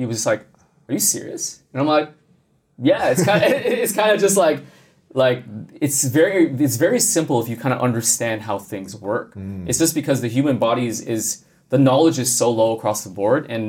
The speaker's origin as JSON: {"language": "English", "town": "Montreal", "region": "Quebec", "country": "Canada", "said": "Growing up in Canada, yeah. So I'm originally from Montreal."}